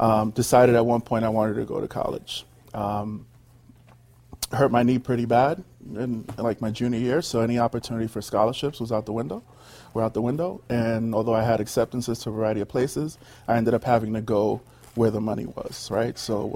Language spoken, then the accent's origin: English; Bronx, New York, United States; So I grew up, born and raised in the Bronx.